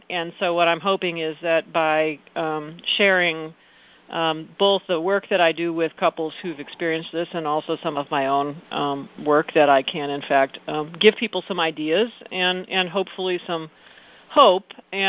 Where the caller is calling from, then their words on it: Boston, Massachusetts, United States; I'm coming from Boston.